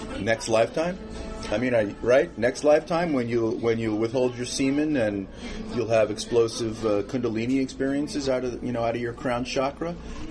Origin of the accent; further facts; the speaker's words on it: New York, United States; I mean, I'm from Long Island. I played handball. I was bar mitzvah in a a reform synagogue.